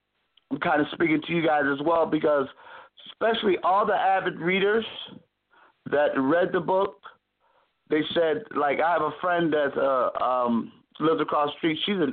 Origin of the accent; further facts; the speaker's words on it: Springfield, Massachusetts, United States; I'm out of Springfield, Massachusetts, the birthplace of the Basketball Hall of Fame. Small city, nestled between an hour and 20 minutes from Boston and 2 hours mm-hmm. from New York.